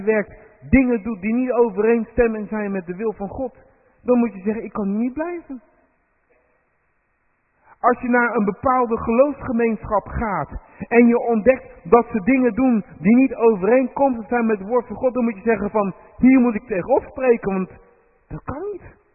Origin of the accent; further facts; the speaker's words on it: Rotterdam, South Holland, Netherlands; Ik ben namelijk opgegroeid in de stad, ik kom uit Rotterdam